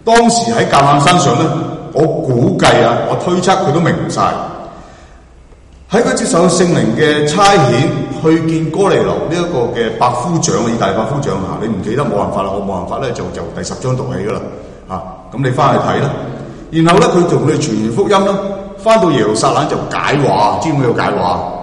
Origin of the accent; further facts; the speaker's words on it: Guangdong, China; 那个方言呢，就譬如好像说我广东人呢，能够突然间在这里用上海话跟大家讲到